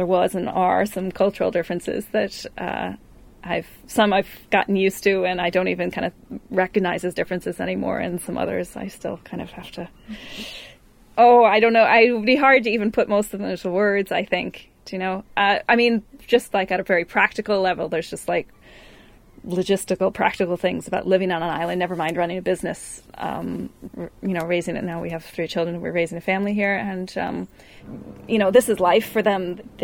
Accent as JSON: {"language": "English", "region": "Wisconsin", "country": "United States", "lives_now": "Ireland", "said": "I'm a blow-in. I'm from Wisconsin originally, the States."}